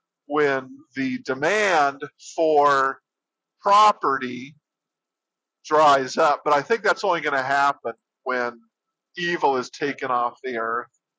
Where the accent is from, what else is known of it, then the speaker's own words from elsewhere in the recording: Florida, United States; So we're from Florida.